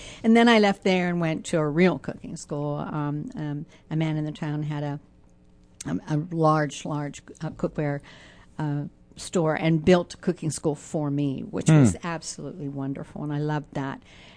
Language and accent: English; Pennsylvania, United States; also born or lived in California; I'm originally from Pennsylvania. Near Pittsburgh, Pennsylvania, but spent most of my life in California.